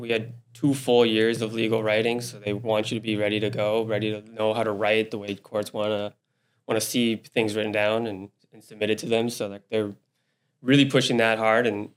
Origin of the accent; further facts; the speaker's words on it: North Dakota, United States; I am from North Dakota, so there's not a whole lot of us.